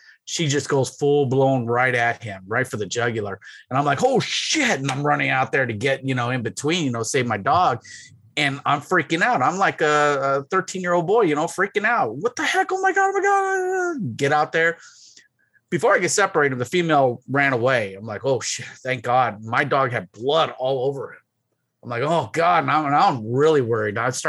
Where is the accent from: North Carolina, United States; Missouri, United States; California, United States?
California, United States; San Diego; My pet when I grew up in San Diego in California, where we, you know, went to school at, you know, later moved.